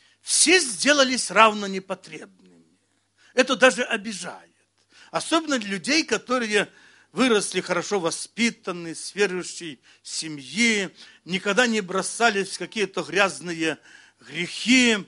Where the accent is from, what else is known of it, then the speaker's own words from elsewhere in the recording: Brest Region, Belarus; я вырос в деревушке на Брещине небольшой, там много было верующих.